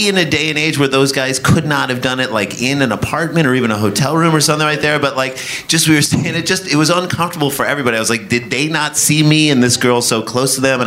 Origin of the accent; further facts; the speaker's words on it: St. Louis, Missouri, United States; we grew up in St. Louis